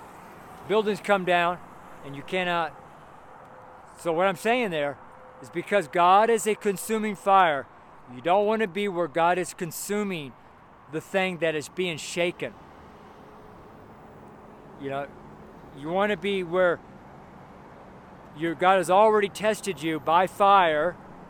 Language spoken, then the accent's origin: English; California, United States; If you're in an earthquake, I'm from California. I've been in many earthquakes.